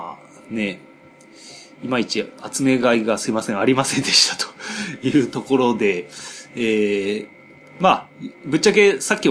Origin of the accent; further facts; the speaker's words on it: Kameido, Tokyo, Japan; 私の生まれ育ったとこのすぐ近くにある、ね、亀戸のサンストリートっていうとこなんですよ